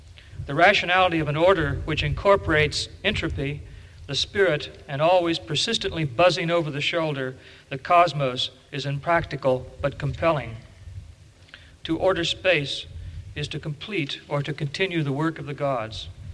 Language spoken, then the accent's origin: English; Kansas, United States; But I grew up in Kansas.